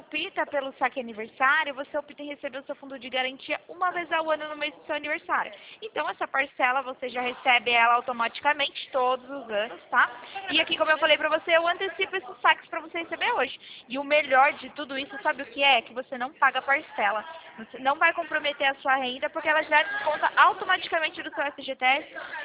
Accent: Sorocaba, São Paulo, Brazil; A gente é aqui de Sorocaba.

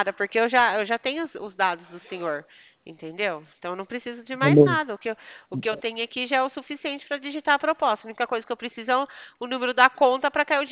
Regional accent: São Carlos, São Paulo, Brazil; É, sou de São Carlos.

